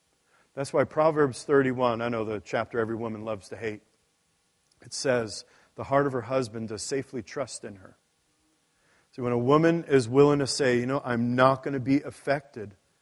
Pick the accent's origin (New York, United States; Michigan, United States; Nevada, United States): New York, United States; Queens; I'm in the hood now. I grew up in Queens in the hood.